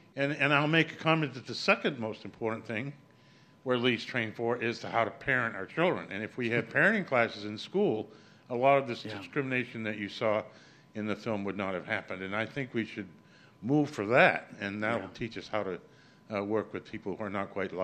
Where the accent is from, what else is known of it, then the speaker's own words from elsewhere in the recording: Rockland, Maine, United States; I grew up in Rockland and used to come to the theater here when you could smoke.